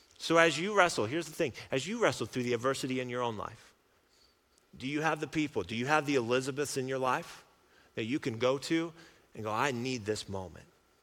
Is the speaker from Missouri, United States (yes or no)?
yes; Kansas City, Missouri, United States; now in Rapid City, United States; when I first moved here, I grew up in Kansas City.